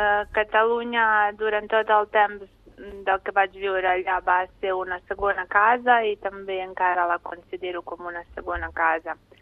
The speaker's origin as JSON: {"language": "Catalan", "town": "Sarajevo", "region": "Federation of Bosnia and Herzegovina", "country": "Bosnia & Herzegovina", "moved": "yes", "said": "nosaltres quan vam marxar de Sarajevo"}